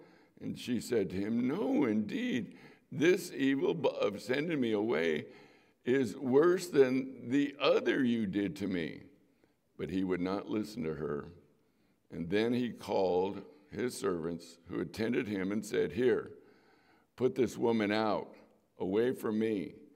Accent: Chula Vista, California, United States; I remember playing, I grew up in Chula Vista, and there was a cul-de-sac that went off right in front of our house

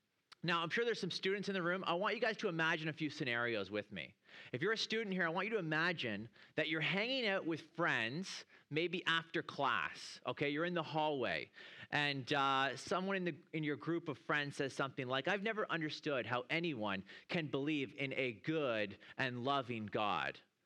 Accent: Toronto, Ontario, Canada; I'm from Toronto, okay? Toronto, Canada, where I left 2 days ago and it was negative 25 degrees, okay?

